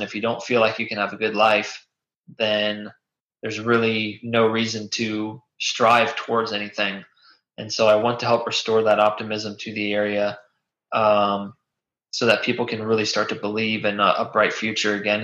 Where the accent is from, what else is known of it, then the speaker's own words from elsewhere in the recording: Virginia, United States; I'm running for the House of Representatives, U.S. Congress in the state of Virginia, where I grew up in Virginia's 10th district, which is kind of most of Northern Virginia.